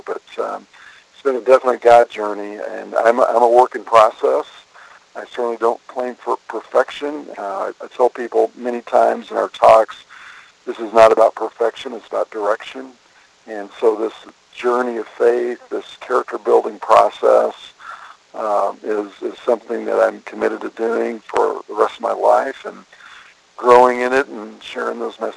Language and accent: English; Texas, United States; born there; I was born in Texas, raised in a church home.